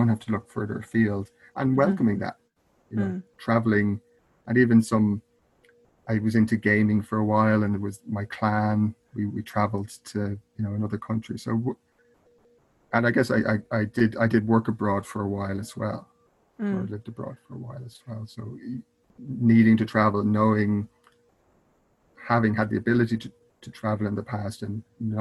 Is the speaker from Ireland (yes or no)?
yes; Ireland; from Ireland